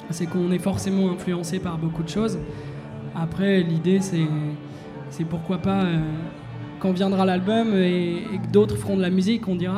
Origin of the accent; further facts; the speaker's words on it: France; je chante en français, je suis français, et ça me parle